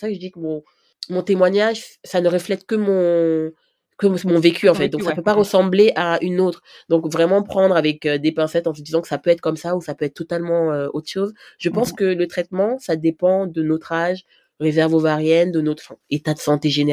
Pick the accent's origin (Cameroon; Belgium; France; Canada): Cameroon; Et moi, je suis camerounaise.